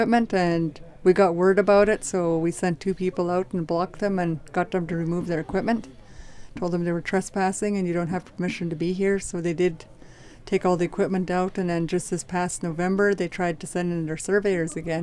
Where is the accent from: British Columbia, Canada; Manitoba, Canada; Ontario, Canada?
British Columbia, Canada; from the Unist'ot'en.